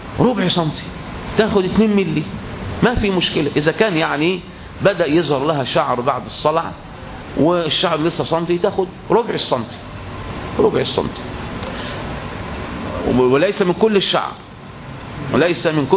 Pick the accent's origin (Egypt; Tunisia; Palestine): Egypt; أحسن ميقات لنا كمصريين، أقرب من أبيار علي.